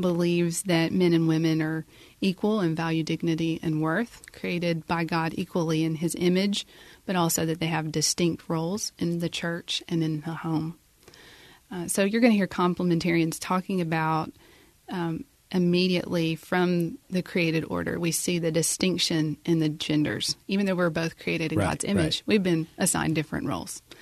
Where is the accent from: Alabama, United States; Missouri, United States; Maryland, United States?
Alabama, United States; So, but I'm from North Alabama, and we have more of a vinegary type